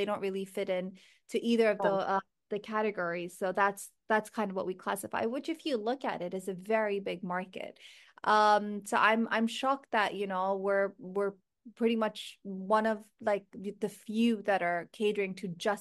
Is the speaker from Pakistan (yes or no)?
yes; Pakistan; So growing up, I'm Pakistani. So, I grew up in a household where, Pakistanis, the culture is that the fairer you are, the prettier you are, right?